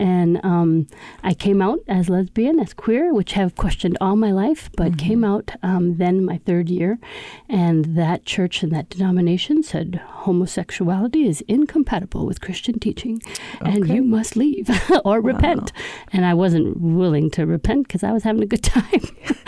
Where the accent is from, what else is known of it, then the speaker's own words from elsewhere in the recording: Germany; moved away as an adult; now in Minneapolis, United States; I am born and raised in Germany, and not everybody knows that about me, but I'm an immigrant to America. Okay. I moved here in 1987, right out of high school, and I came to Minneapolis.